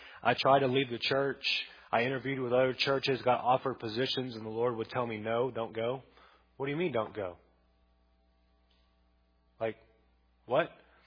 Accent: Texas, United States; I mean, I was born in Texas, raised in, you've seen the bumper sticker. I got here. I haven't left.

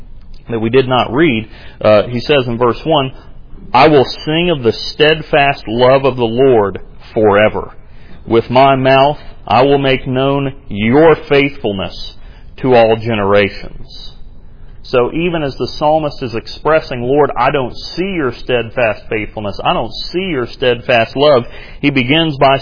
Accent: the South, United States; I understand that particularly being a Southerner. Because as a Southerner, you're trained by your mother.

